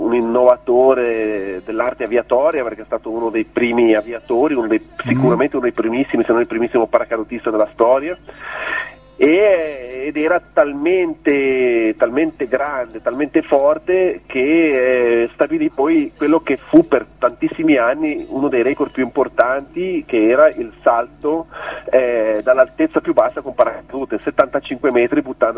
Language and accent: Italian; Ticino, Switzerland; Io penso che l'Italia sia la soluzione migliore per noi che siamo ticinesi, perché siamo italofoni